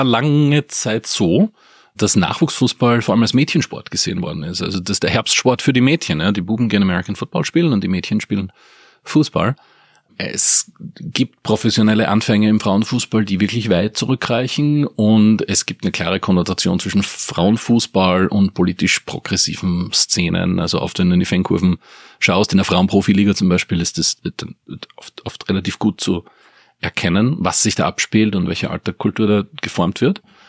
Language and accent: German; Eckersdorf, Styria, Austria; Ich bin aufgewachsen in Eckersdorf bei Graz und hatte eine glückliche Kindheit. Das ist sehr ländlich geprägte Gemeinde.